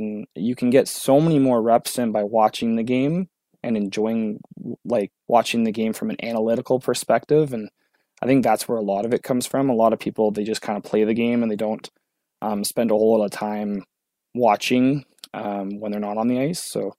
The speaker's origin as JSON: {"language": "English", "town": "Sudbury", "region": "Ontario", "country": "Canada", "said": "So like, I'm from Sudbury. It's not that far down the road."}